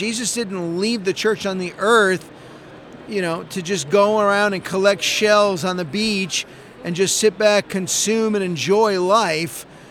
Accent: New York City, New York, United States; All right, so we're from New York City, a little bit further than you, I think.

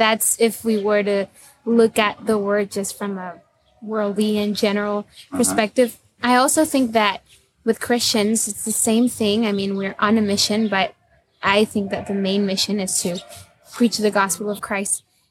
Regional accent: Nicaragua; English is a second language; I've lived all my life in Nicaragua, and currently I am an English teacher.

